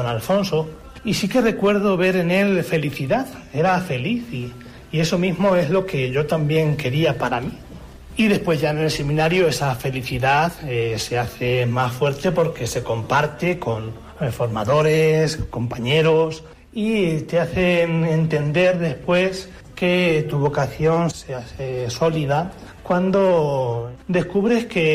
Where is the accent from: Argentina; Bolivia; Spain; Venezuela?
Spain; Pedro Muñoz, Castilla-La Mancha; born there; nací en Pedro Muñoz el 7 de junio del 82